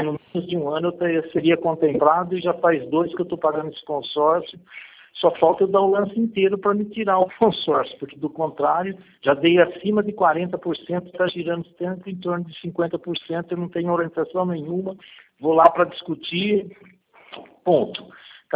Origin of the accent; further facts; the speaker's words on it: Botucatu, São Paulo, Brazil; aqui em Botucatu, eu sou de Botucatu